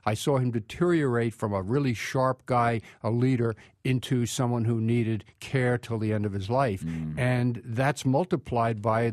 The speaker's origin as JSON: {"language": "English", "region": "New York", "country": "United States", "tie": "born or raised there", "said": "Now, this is admittedly a parochial thing from my hometown of New York"}